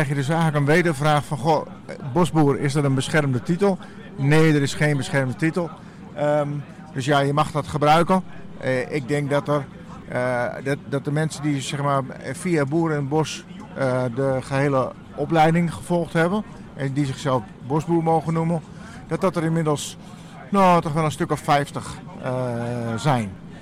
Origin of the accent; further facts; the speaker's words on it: Groningen, Netherlands; moved away; also born or lived in Westzaan; Ik kom oorspronkelijk uit Groningen. Ik heb heel lang ook in het mooie Noord-Holland gewoond, in Westzaan. En ik ben nu sinds een jaar of 3, 4, 5 al in Nijebekoop en omstreken woonachtig.